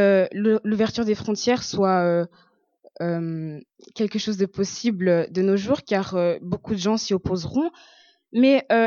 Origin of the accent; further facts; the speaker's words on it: Wallonia, Belgium; Nous pouvons d'ailleurs trouver des réactions émotives similaires chez nous en Wallonie